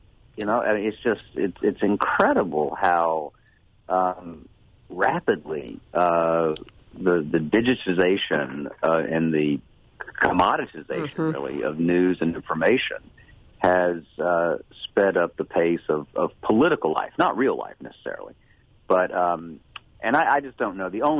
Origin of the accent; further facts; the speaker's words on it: the South, United States; now in Tennessee, United States; I'm a Southerner, live in Tennessee.